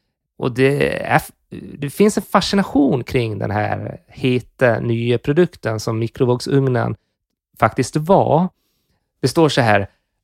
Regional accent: Gotland, Sweden; på Gotland där jag kommer ifrån heller

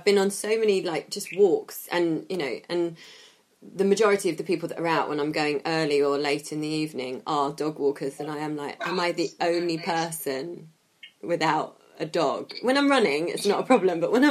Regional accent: Streatham, London, United Kingdom; Streatham! I grew up in Streatham.

